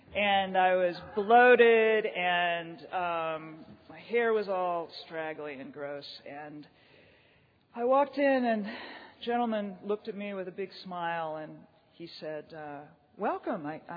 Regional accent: Greenville, South Carolina, United States; I'm from the Greenville, South Carolina area. My home group is the Pass It On group in Walhalla, South Carolina.

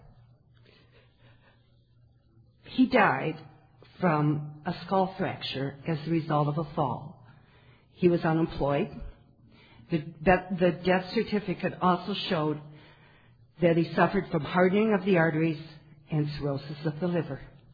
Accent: Michigan, United States; also born or lived in Seattle; I was born in Seattle, and my parents who adopted me moved to Michigan when I was a baby.

